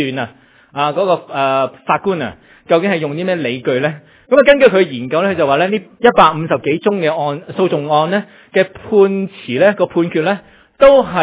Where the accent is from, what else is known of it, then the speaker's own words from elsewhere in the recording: China; 系咪我哋都系中国人啊？